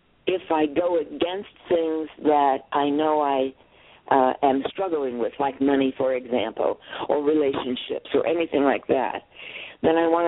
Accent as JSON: {"language": "English", "town": "Vestal", "region": "New York", "country": "United States", "tie": "born or raised there", "said": "I lived in New York City, and my hometown was Vestal, New York."}